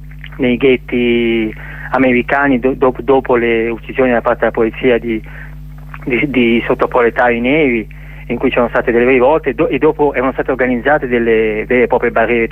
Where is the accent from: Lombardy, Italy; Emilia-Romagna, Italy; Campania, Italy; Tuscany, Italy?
Lombardy, Italy; Bergamo; io sono di Bergamo